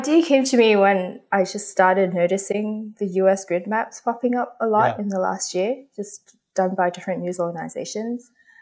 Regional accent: Australia; also born or lived in Hong Kong; I was born in Hong Kong, but I grew up in Australia.

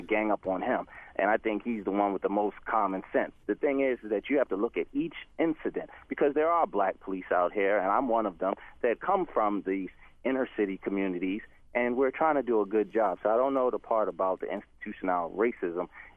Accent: New York, United States; I'm from New York, and I'm also a policeman in the state of Maryland.

